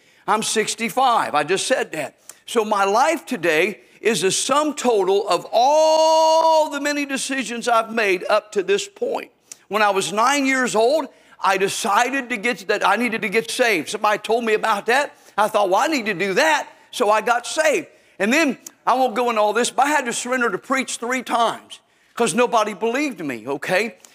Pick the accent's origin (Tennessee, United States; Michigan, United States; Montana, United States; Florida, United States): Tennessee, United States; And I'm from Tennessee, so to talk fast is an effort on my part, all right?